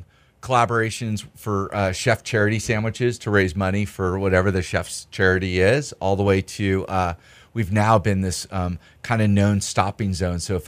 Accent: California, United States; We're both from Northern California, and there's some pretty good bread.

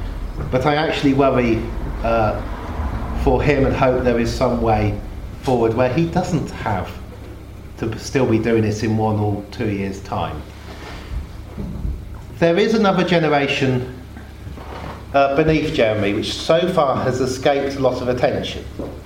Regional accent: Oxford, South East England, United Kingdom; the area of Oxford we moved to when I was age 6 from Cowley was the area in which the National Front in Oxford were most active.

